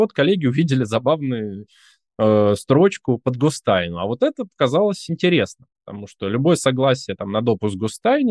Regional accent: Tolyatti, Samara Oblast, Russia; моего родного города Тольятти

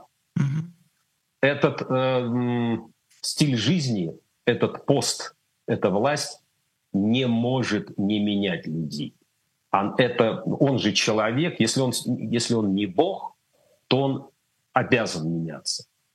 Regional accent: Russia; Поскольку я русский человек, россиянин, мне сложно.

